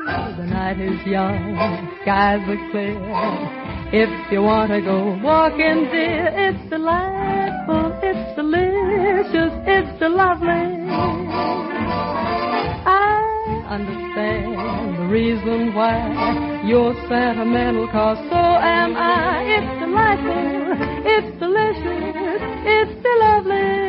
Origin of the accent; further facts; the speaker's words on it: Winchester, Tennessee, United States; born there; No, I was born in Winchester, Tennessee.